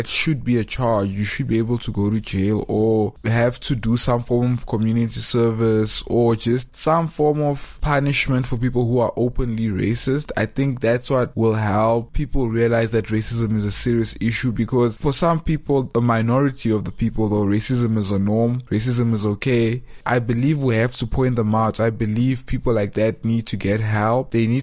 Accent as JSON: {"language": "English", "town": "Johannesburg", "region": "Gauteng", "country": "South Africa", "tie": "born or raised there", "said": "growing up in Joburg, being South African, being born free"}